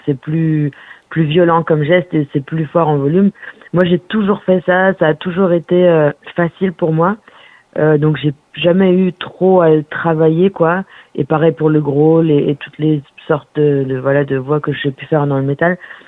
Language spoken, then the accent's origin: French; Germany; C'est elle que j'ai découvert en premier à la télé quand j'étais petite en Allemagne sur les chaînes de Zik.